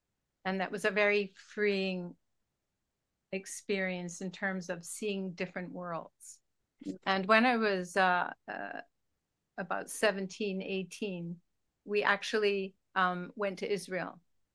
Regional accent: Glasgow, Scotland, United Kingdom; I'm Scottish. I grew up in Glasgow, outside of Glasgow, in the country, more or less.

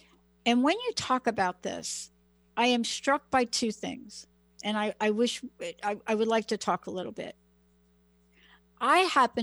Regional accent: Bronx, New York, United States; I mean, look, I'm a girl from the Bronx.

